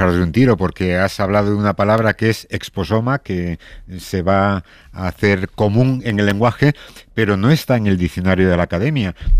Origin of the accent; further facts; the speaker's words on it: Valencia, Valencian Community, Spain; Y a mí que soy de Valencia ni te cuento